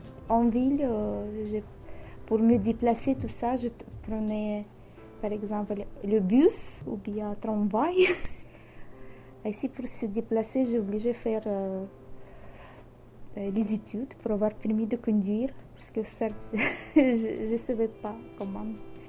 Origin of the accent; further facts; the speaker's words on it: Belarus; French is a second language; now in France; je suis venue en France de Biélorussie. C'est un pays l'Est qui est assez loin de France. Je suis mariée avec un Breton.